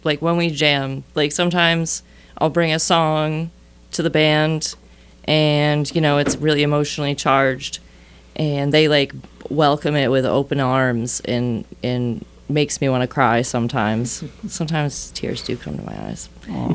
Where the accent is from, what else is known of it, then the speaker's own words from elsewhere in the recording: Plymouth, Massachusetts, United States; I hail from Plymouth, Massachusetts.